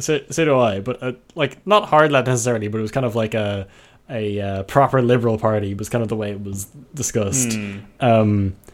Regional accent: Ireland; growing up in Ireland during the big influx of Polish people emigrating to the more Western European states

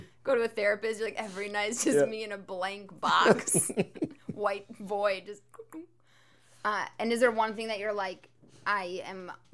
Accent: New York City, New York, United States; I grew up in New York City, so I don't even know what a farm is.

